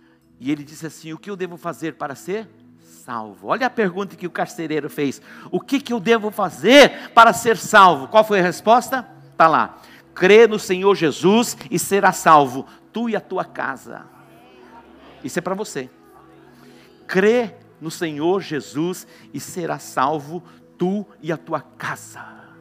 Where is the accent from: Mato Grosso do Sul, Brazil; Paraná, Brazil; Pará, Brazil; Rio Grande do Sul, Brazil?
Mato Grosso do Sul, Brazil; Dourados; Eu nasci em Douradina, mas isso aconteceu em Dourados.